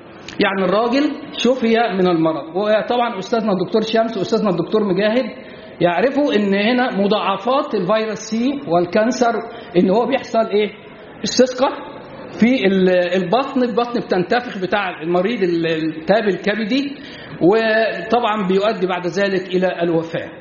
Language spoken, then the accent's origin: Arabic; Egypt; طبعا إحنا الثقافة عندنا في مصر ان احنا يعني مش بناكل الجراد